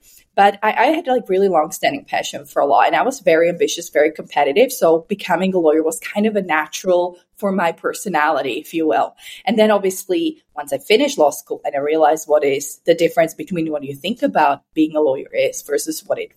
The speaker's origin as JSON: {"language": "English", "country": "Slovakia", "tie": "born or raised there", "said": "Basically, I grew up in Slovakia, which is in the middle of Europe, and that's where I became a lawyer."}